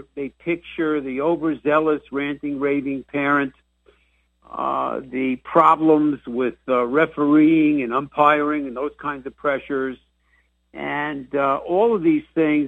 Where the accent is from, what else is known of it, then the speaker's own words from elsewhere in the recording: Massapequa, New York, United States; My hometown was in the Little League World Series last year, Massapequa, Long Island.